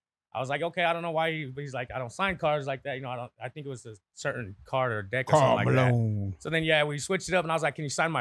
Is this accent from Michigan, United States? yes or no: no; Idaho, United States; born there; We're born on the west side of the river, you know what I mean, in Idaho.